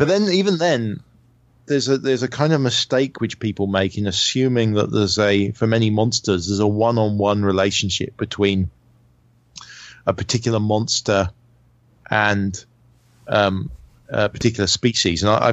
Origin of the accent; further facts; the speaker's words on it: United Kingdom; that's just me being British.